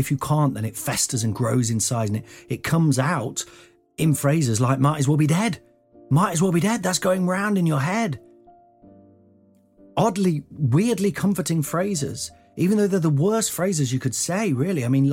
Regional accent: Nottingham, East Midlands, United Kingdom; So I grew up in Nottingham, which is in the Midlands

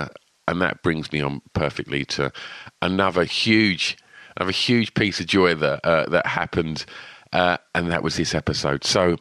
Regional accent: East of England, United Kingdom

